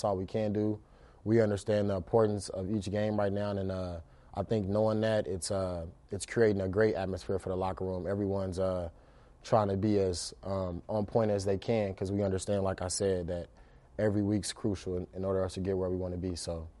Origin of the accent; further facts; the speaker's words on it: Kansas City, United States; I as a kid, I grew up in Kansas City, understanding always the rivalry and how big of a game it always was between Oakland and Kansas City.